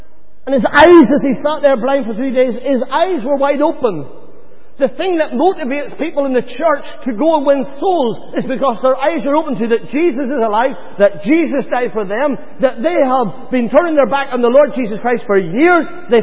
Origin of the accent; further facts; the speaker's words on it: Northern Ireland, United Kingdom; accent: Irish; See, I've got a mummy. A wee mummy. Back in Northern Ireland, I love my wee mummy.